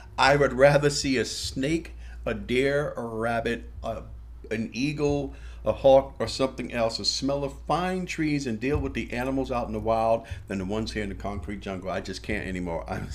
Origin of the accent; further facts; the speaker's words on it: Harlem, New York, United States; I'm from Harlem, man.